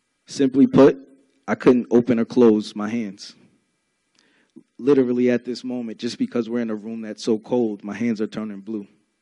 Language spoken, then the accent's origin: English; Baltimore, Maryland, United States; also born or lived in Brooklyn, New York; I was born in Brooklyn, New York, August 9th of 1990. But soon after, my mother relocated here to Baltimore.